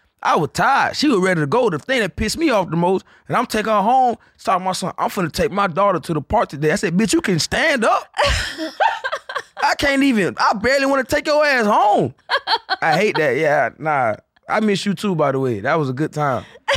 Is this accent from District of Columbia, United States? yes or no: no; Florida, United States; now in Austin, United States; I'm from Florida.